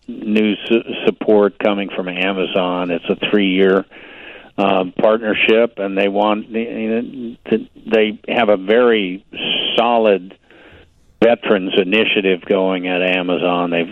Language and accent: English; Chicago, Illinois, United States; I grew up in Chicago. I was born in Blue Island. I went to high school in Highland Park, Illinois, to Highland Park High School.